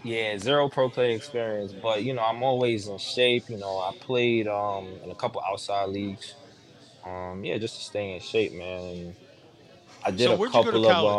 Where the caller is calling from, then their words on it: Brooklyn, New York, United States; I'm calling from Brooklyn, New York.